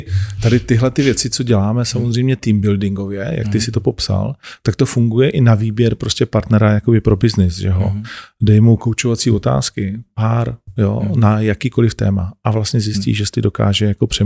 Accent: Ostrava, Moravian-Silesian Region, Czechia; protože jsem vyrostl v Ostravě, jsem z ostrýho prostředí, celý život jsem se v ostrým prostředí jako pohyboval

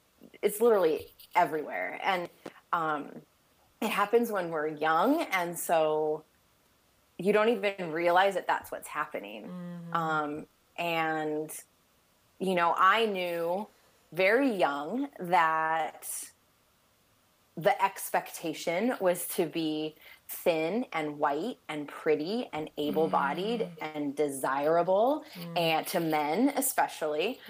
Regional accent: Temecula, California, United States; but it really felt like I grew up in Temecula, which is like right in the middle of San Diego and LA.

